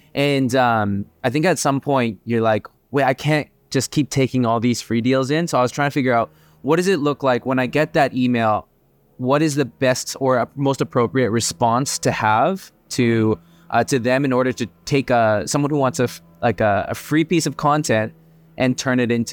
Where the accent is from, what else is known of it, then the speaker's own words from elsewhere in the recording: Vancouver, British Columbia, Canada; I'm from Vancouver.